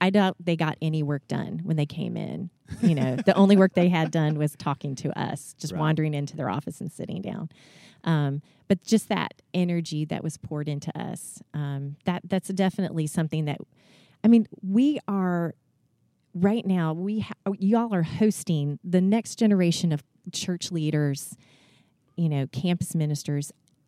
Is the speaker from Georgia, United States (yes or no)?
yes; Atlanta, Georgia, United States; I grew up in Metro Atlanta, and I was ignorant of a lot of the other ways of life people lived around me, even just in the state.